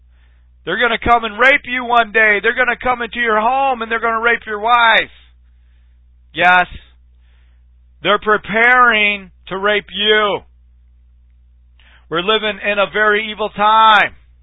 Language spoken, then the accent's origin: English; United States; I'm an American. I have a right to freedom.